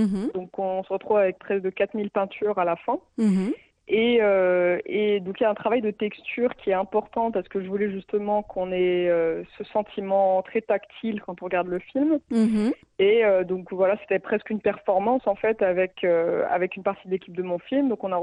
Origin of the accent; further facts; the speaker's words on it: Morocco; also born or lived in Paris / London; Moi, je suis née et j'ai grandi au Maroc, donc on va dire que c'est d'abord ma première culture.